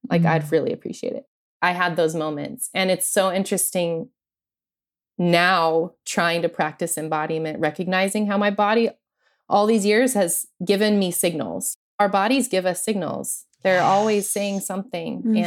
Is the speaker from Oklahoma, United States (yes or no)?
yes; Oklahoma, United States; born there; also born or lived in New Mexico / Missouri; And so I was born in Oklahoma and we moved back and forth from Oklahoma to New Mexico multiple times. And then we ended up in Missouri, in this very small conservative town in Missouri.